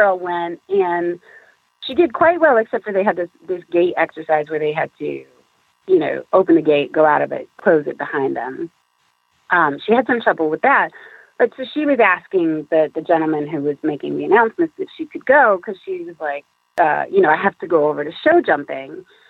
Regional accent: New York, United States; New York.

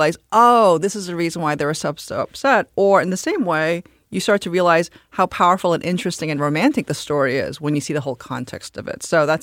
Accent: United States; And then I realized that, of course, I'm Korean American, so I'm soft.

